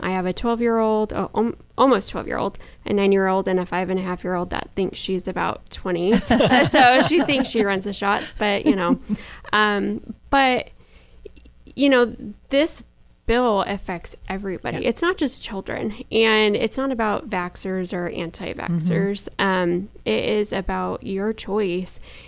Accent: Salem, United States; Okay, well, I grew up here in the Salem area, so 36 years.

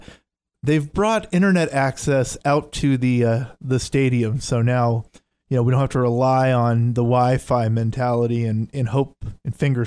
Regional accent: Seattle, Washington, United States; We mentioned earlier, I grew up in the Seattle area.

